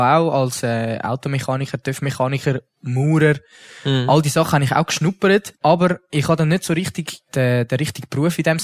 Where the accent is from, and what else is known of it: Gommiswald, St. Gallen, Switzerland